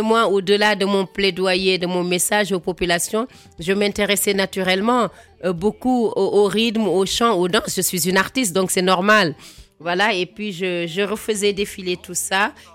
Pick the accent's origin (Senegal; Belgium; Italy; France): Senegal; je suis une vraie Sénégalaise qui aime mon pays.